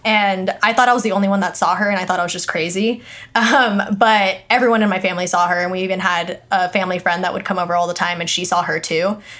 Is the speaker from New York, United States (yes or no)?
no; Palos Verdes, California, United States; I grew up in Palos Verdes, which is very like, you know, trees and a lot of green.